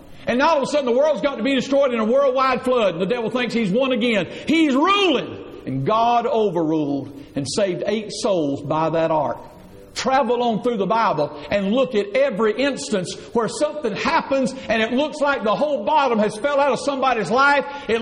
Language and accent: English; Hayhire, Georgia, United States; When I was just a boy, I was raised in Hayhire, Georgia. Just a little town about the size of Ludowice when I was a boy. It's still much like that now, one traffic light town.